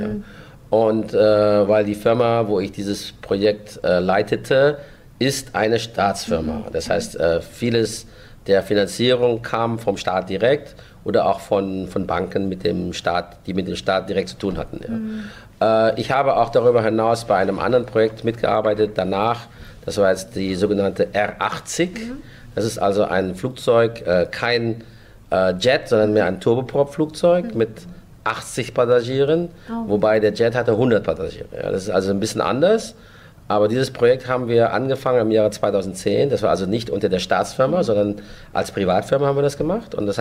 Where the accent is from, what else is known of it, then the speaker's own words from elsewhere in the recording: Germany; Ich bin an sich in Deutschland geboren, aufgewachsen, ja. Habe meine gesamte Schullaufbahn, Universität in Deutschland besucht